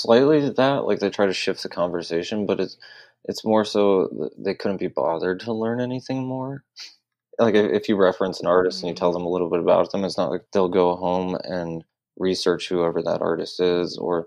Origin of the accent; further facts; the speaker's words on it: Detroit, Michigan, United States; especially because I grew up in North Detroit, and that's just kind of not something people do.